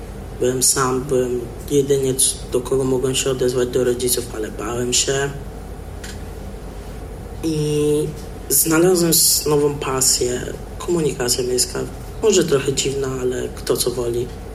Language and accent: Polish; Warsaw, Masovian Voivodeship, Poland; Jestem z Warszawy. W listopadzie będę miał 16 lat.